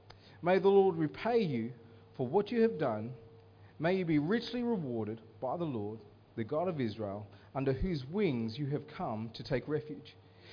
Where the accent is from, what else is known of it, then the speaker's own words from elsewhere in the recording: Armadale, Western Australia, Australia; Okay, I'm from Armidale. It's like the ghetto of Perth.